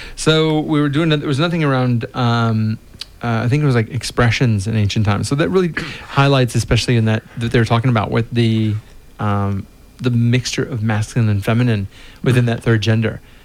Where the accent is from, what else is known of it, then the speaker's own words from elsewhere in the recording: United States; somebody was asking me about Trump because I'm American